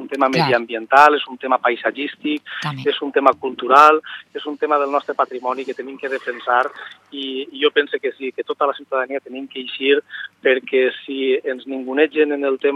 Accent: Valencian Community, Spain; de la nostra forma de ser com a valencians

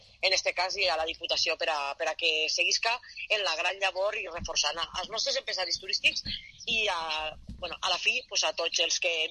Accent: Valencian Community, Spain; serà que som de Castelló i mos tire la terreta

